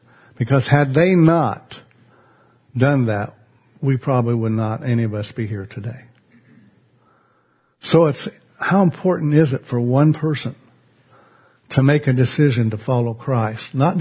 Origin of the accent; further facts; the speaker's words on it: Lakin, Kansas, United States; Jack and I grew up in Lakin, Kansas together. We're about a block and a half from each other.